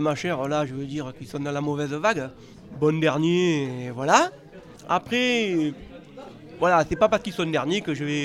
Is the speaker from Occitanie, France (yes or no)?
yes; Montpellier, Occitanie, France; j'arrive du nord-ouest de Montpellier. Du coup, je suis montpelliérain.